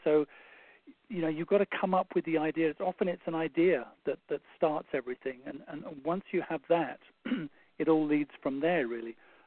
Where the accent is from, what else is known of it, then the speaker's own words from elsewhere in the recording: England, United Kingdom; now in Oregon, United States; So I'm English, as you can probably hear.